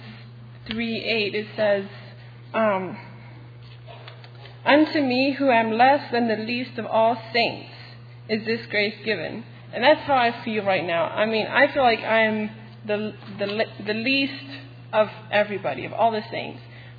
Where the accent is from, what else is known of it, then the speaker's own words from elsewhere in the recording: Pennsylvania, United States; I am from Pennsylvania here, attend Charity Christian Fellowship.